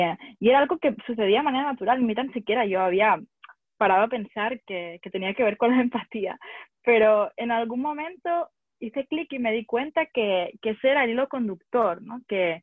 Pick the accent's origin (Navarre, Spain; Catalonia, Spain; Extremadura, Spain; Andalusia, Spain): Catalonia, Spain; Barcelona; also born or lived in France / London / United States